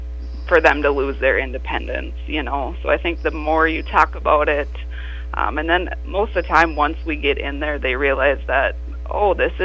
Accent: Appleton, Minnesota, United States; I'm from the Appleton area.

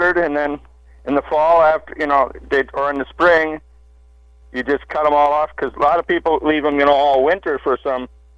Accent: Boyd, Minnesota, United States; I'm from the Boyd area, and I went to Dawson Boyd School, and then I was involved in 4-H in Yellow Medicine County

